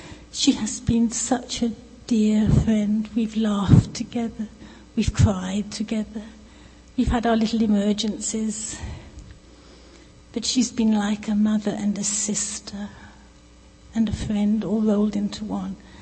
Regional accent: England, United Kingdom; born there; moved away; I was born in England, and in 1967, we left the UK. That's 40-something years ago. And we've lived on 4 continents and in many countries.

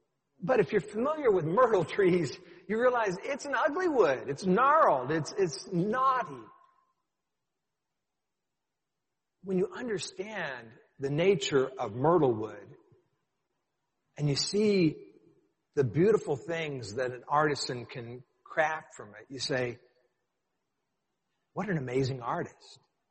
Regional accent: Oregon, United States; born there; I was born in Oregon.

